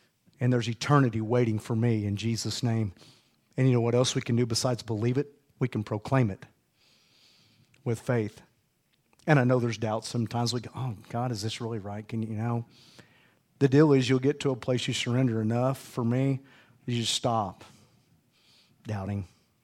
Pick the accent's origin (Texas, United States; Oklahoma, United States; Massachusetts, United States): Oklahoma, United States; You guys know what it means. We're from Oklahoma.